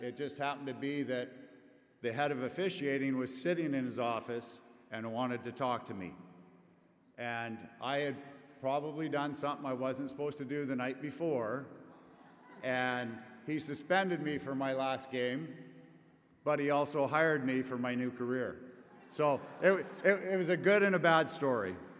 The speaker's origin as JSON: {"language": "English", "town": "Summerland", "region": "British Columbia", "country": "Canada", "tie": "born or raised there", "also_born_or_lived": "Calgary", "said": "I was born in Calgary, Alberta, Canada. Yay! There, we got some Albertans. Perfect. I was raised, though, in a small town in British Columbia called Summerland."}